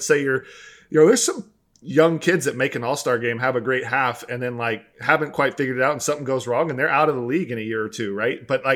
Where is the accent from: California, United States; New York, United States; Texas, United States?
Texas, United States; Arlington; And, you know, growing up in Arlington.